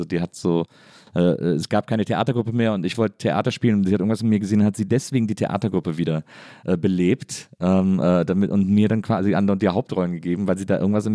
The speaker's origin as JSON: {"language": "German", "region": "North Rhine-Westphalia", "country": "Germany", "said": "ich komme aus der Nähe von Köln."}